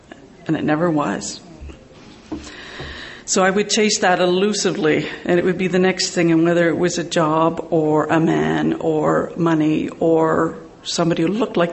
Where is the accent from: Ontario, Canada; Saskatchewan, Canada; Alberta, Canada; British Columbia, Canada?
Ontario, Canada; Sudbury; I'm an alcoholic. And I am from Sudbury, Ontario, which is in Canada